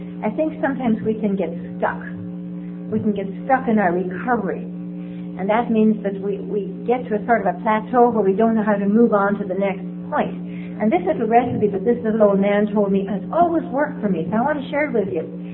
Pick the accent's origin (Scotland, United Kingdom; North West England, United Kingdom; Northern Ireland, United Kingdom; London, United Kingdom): Northern Ireland, United Kingdom; I come from Ireland, and I come from the northern part of Ireland